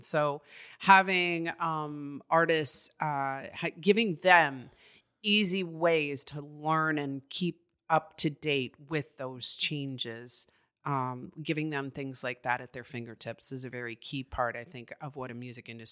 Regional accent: Quebec, Canada; I grew up in Quebec. So I'm an Anglophone Quebecer, mais je suis bilingue et je parle en français. I went to school in French in rural Quebec, just outside Montreal.

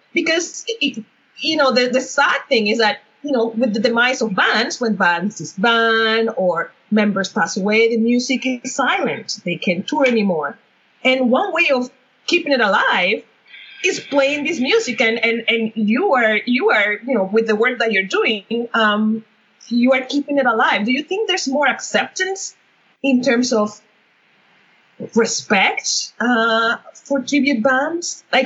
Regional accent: Venezuela; now in Canada; because I'm a Canadian. I'm from Venezuela originally

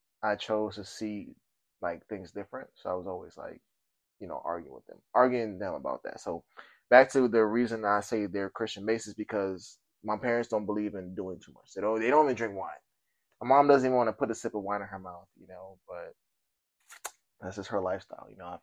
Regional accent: United States; So customs and, like, traditions were very hard for us because we grew up in America, like, me and my sister.

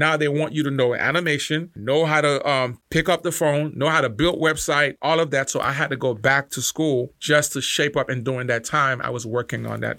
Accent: Haiti; Rap was the music that I listened to a lot when I came from Haiti.

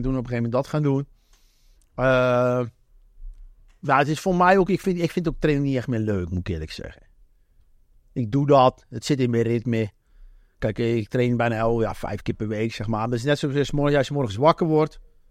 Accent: Enkhuizen, North Holland, Netherlands; born there; Nou ja, ik ben geboren in Enkhuizen. Noord-Holland.

